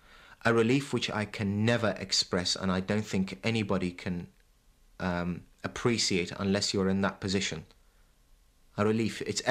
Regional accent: Baghdad, Baghdad Governorate, Iraq; moved away as an adult; I was born in Baghdad in 1958. Have never lived anywhere else but Baghdad until I left in 1976.

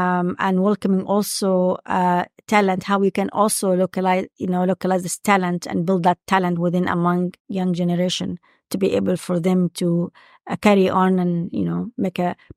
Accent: Saudi Arabia; when she found out I'm from Saudi Arabia and I'm a goodwill ambassador, I'm doing biotechnology, she was very taken

